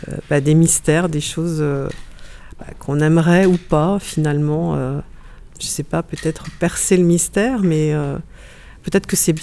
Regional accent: Brest, Brittany, France; born there; je suis née à Brest, alors tout naturellement, l'océan s'impose à moi.

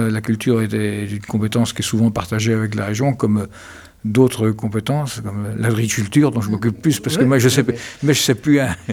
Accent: Plénée-Jugon, Brittany, France; je viens de Plaine-et-Jugon.

